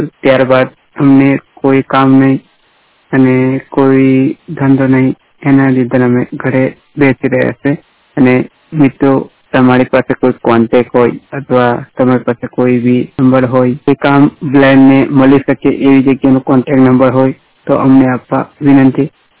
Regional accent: Nangatpur, Gujarat, India; also born or lived in Umargam; મારું ગામ નંગાતપુર પોસ્ટ કાઢેલી તાલુકો ગદ્યકર જિલ્લો નર્મદા.

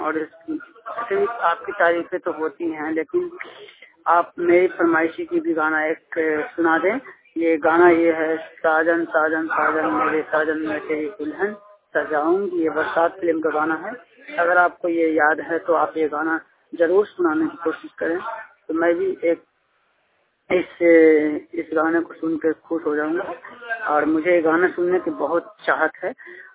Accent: Gaya, Bihar, India; मैं बिहार गया के रहने वाला हूँ।

